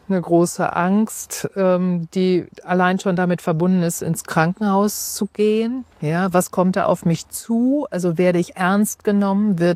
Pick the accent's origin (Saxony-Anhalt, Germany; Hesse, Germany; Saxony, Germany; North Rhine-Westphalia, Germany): North Rhine-Westphalia, Germany; Gelsenkirchen; ich komme aus Gelsenkirchen, ich wohne in Gelsenkirchen